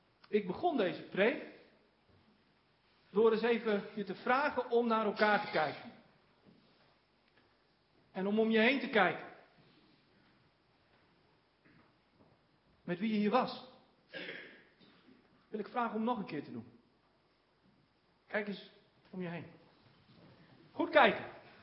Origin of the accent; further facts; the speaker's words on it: northern Netherlands, Netherlands; Want wij zijn Noorderlingen, ik ben ook een Noorderling.